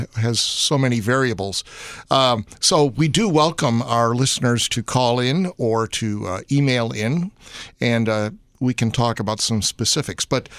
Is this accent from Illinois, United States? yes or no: yes; Chicago, Illinois, United States; I'm from Chicago. Don't talk about Green Bay.